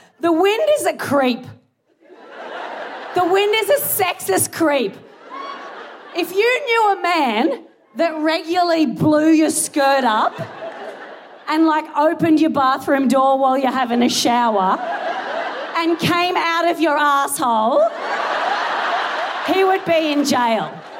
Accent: Australia; now in United Kingdom; this is not a local accent. I am Australian

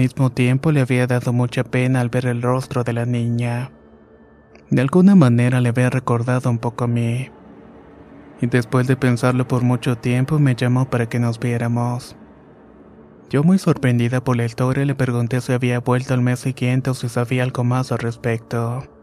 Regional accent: Latacunga, Cotopaxi, Ecuador; Soy de Latacumbo, Ecuador

